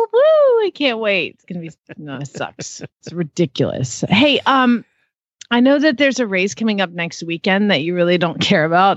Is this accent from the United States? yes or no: yes; Phoenix, Arizona, United States; from Phoenix, Arizona